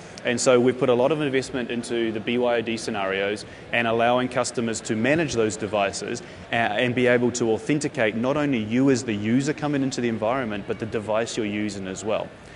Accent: Auckland, New Zealand; born there; also born or lived in Wellington; I was born in Auckland, but lived in Wellington for many years as well.

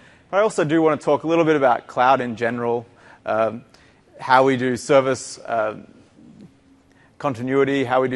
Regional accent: Australia; moved away as an adult; now in Seattle, United States; I guess from my accent, you can probably tell that I'm not from around here. I'm from the deep, deep south down in Australia. I moved to Seattle about 3 years ago, slowly getting used to the cold weather. It's a big change from Australia.

